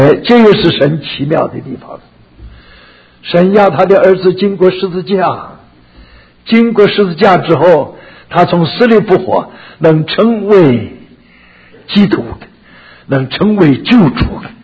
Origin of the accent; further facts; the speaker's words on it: Shandong, China; 他们不懂得我们山东人乡下的排行